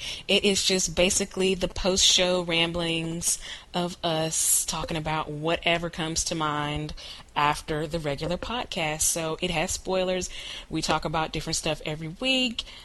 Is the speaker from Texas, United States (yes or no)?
yes; Texas, United States; I'm from Texas. I can eat that for breakfast.